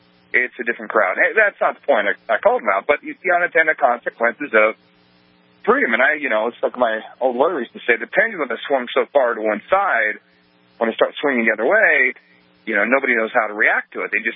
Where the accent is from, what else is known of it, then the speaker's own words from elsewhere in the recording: Keensburg, Colorado, United States; I come from Keensburg, Colorado, actually.